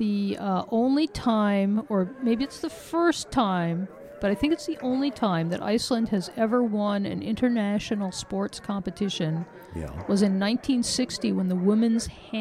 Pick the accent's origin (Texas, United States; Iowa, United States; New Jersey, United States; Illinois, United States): Iowa, United States; I'm from Iowa. I say roof and root.